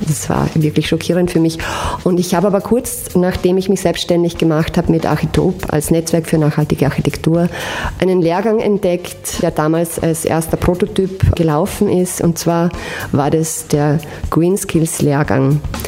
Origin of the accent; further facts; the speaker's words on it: Vienna, Austria; Ja, ich komme aus Gersthof, aus Wien.